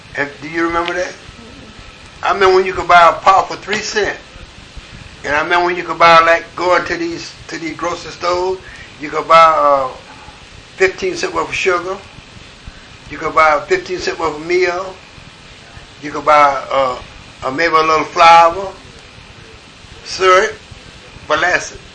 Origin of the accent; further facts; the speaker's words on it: Georgia, United States; born there; And as I said, I was born in Georgia.